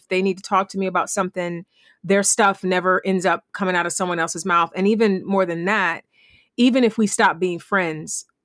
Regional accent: East Cleveland, Ohio, United States; also born or lived in Warrensville / Akron; Born in East Cleveland and lived in East Cleveland, Warrensville, went to school in Akron, so I'm all Ohio.

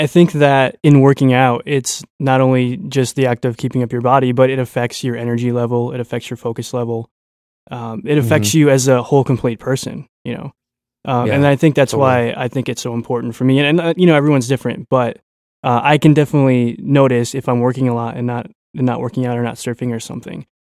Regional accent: Santa Cruz, California, United States; We're from Santa Cruz, by the way.

